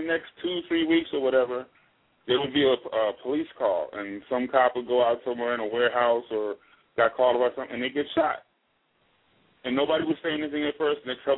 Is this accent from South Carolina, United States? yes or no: no; Detroit, Michigan, United States; When I was growing up in Detroit during the 60s, the Detroit riot was the worst of all of them.